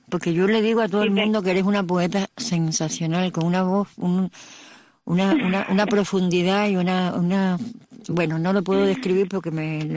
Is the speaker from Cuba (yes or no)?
yes; Cuba; me van a botar si se dan cuenta que soy cubana.